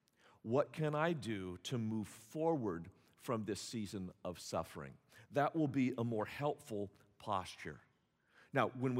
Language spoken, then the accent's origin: English; Joplin, Missouri, United States; As I would go out and speak at different places, and people learned that I was from Joplin, one of the common questions they asked was, did you know anybody who died?